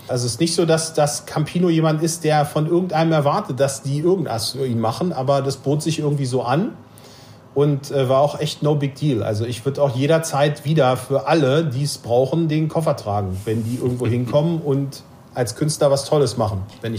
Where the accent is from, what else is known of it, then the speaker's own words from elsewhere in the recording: Hannover, Lower Saxony, Germany; ich bin ja zwar in Hannover groß geworden, aber hohen Mietpreisen für Wohnungen geschuldet, auch als Kind schon auf dem Land, in der Nähe von Hemmingen-Westerfeld, in einem sehr, sehr kleinen, beschaulichen Dorf.